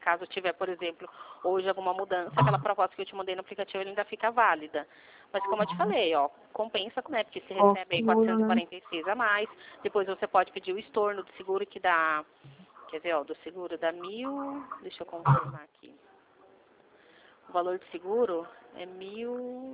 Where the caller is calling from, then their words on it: São Paulo, Brazil; Do estado de São Paulo.